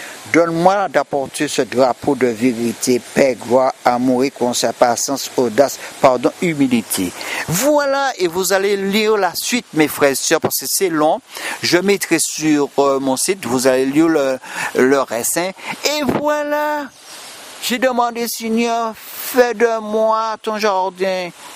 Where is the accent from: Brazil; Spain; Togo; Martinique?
Martinique; elle commence à me détailler des actes et des lieux de mon enfance en Martinique